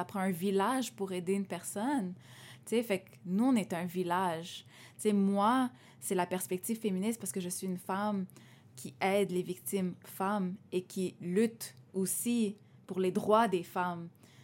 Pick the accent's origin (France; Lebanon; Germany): Lebanon; en étant une femme qui vient aussi d'une culture, tu sais, je suis libanaise, fait que c'est une culture très ancrée, avec beaucoup de valeurs très spécifiques